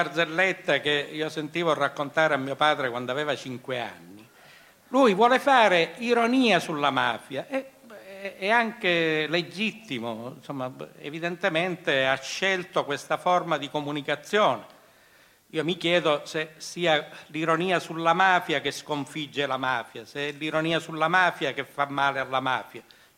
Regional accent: Messina, Sicily, Italy; Se io sono di Messina, come non sembro siciliano?

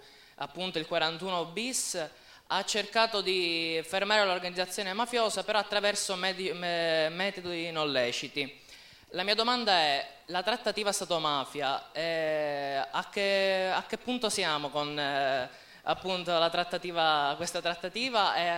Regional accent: Palermo, Sicily, Italy; io da palermitano, posso testimoniare che la città e i cittadini in genere non hanno più fiducia nelle istituzioni

